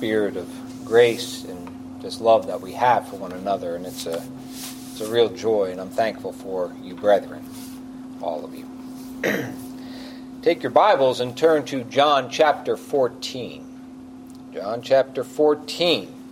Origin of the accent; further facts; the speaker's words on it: Northeast, United States; Now, I grew up in the Northeast, where there's a lot of cities around, a lot of towns close by.